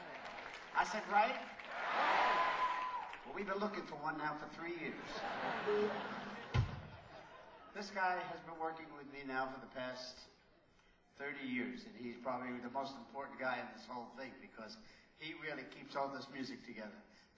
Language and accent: English; Newark, New Jersey, United States; I come from Newark, New Jersey, that's where I'm from. And I grew up here and lived in the projects for most of my life right up until I became successful.